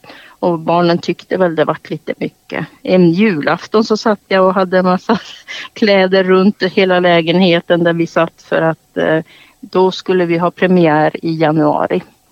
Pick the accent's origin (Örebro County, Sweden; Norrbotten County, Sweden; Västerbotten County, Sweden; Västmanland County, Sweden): Norrbotten County, Sweden; Gällivare; also born or lived in Malmberget; Ja, alltså jag är ju född uppe i Gällivare. Och sen bodde jag ju i Malmberget i några år också. Eller började Malmberget, sen Gällivare, sen Malmberget igen.